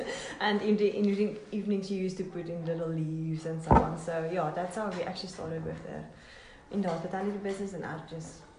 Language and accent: English; Cape Town, Western Cape, South Africa; now in Cullinan, South Africa; No, I came from Cape Town